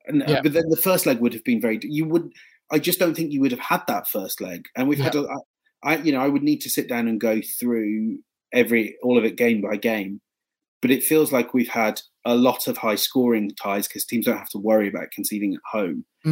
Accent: England, United Kingdom; now in United States; I'm English.

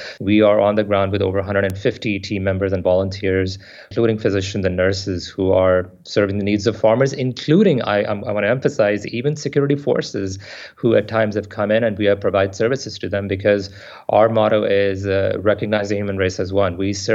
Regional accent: Washington, District of Columbia, United States; born there; I was born in the United States in the nation's capital, Washington, D.C., but my parents hailed from India. They hailed from the state of Punjab.

